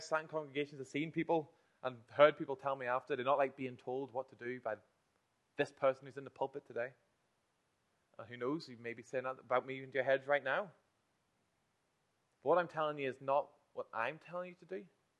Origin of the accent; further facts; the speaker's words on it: Northern Ireland, United Kingdom; Especially as Northern Irish people, we seem to be hardened to the word affection.